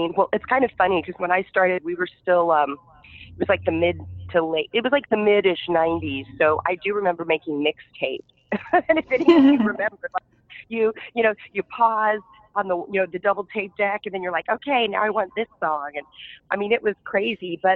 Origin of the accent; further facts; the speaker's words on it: Texas, United States; I'm from Texas, so I grew up in Texas, and I was at a Renaissance fair called Scarborough Fair